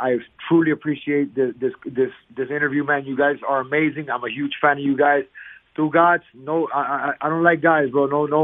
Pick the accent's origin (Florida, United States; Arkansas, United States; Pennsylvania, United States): Florida, United States; Miami; I'm from South Miami, man. I'm from 67th Avenue, Southwest Burr Road. That's where I grew up, on 67th Avenue, and that's, you know, that's my stomping ground, South Miami area, South Miami, West Miami area.